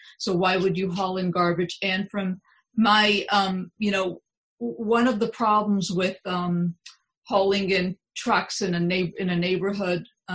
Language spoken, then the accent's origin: English; Pittsburgh, Pennsylvania, United States; And I'm from Pittsburgh, Pennsylvania.